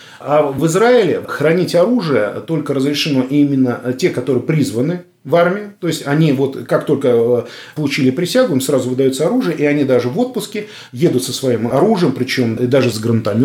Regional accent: Moscow, Russia; я вот коренной москвич

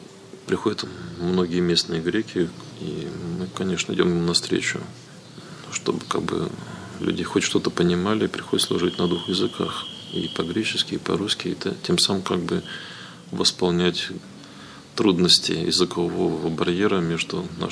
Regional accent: Russia; сам я уже из России, никакого отношения не имею к греческой крови.

